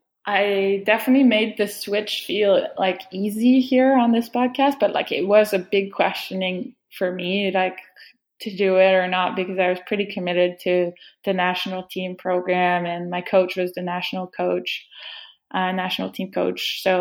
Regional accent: Canada; because as a Canadian, being on the trainer is part of your winter.

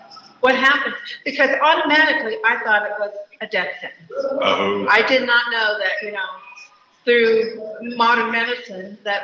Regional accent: Pawhuska, Oklahoma, United States; And I'm Osage from Pawhuska, Oklahoma. I'm a businesswoman.

